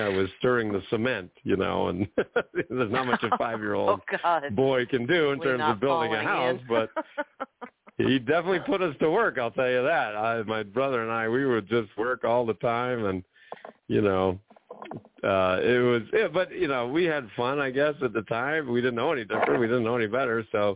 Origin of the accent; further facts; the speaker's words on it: New Jersey, United States; born there; My father, I was born in New Jersey, and my dad had a job working in New York at a bank